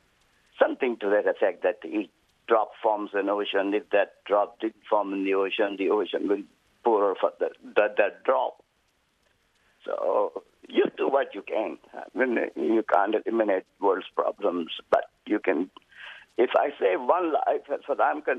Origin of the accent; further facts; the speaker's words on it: Amroha, Uttar Pradesh, India; I come from Amroha, which is 120 kilometers from New Delhi.